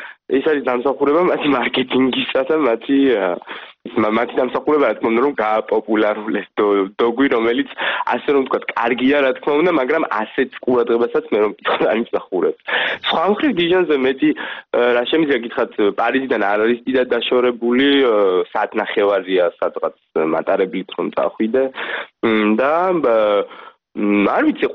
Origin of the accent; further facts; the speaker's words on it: Kakheti, Georgia; მე წარმოშობით კახელი ვარ